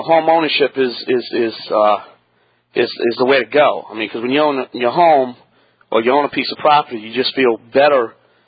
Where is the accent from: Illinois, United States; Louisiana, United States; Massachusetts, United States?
Louisiana, United States; New Orleans; and I'm from New Orleans. And to be honest with you, Shirley, I'm not happy right now what's going on down there.